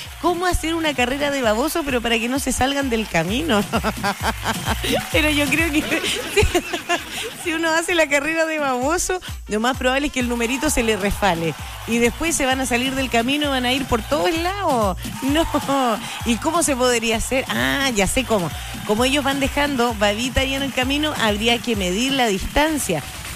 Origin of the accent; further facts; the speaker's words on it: Chile; Ah, somos chilenos.